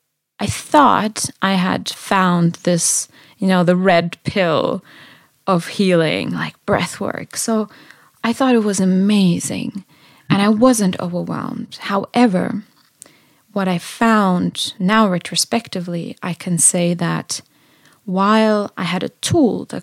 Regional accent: Germany; growing up in Germany, being called … is like, oh, you're Russian

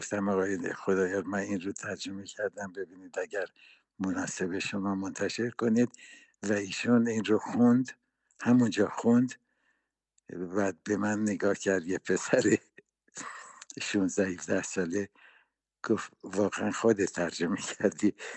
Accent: Tehran, Tehran Province, Iran; من در شهر تهران، در سرچال تهران، در محله یهودیان متولد شدم

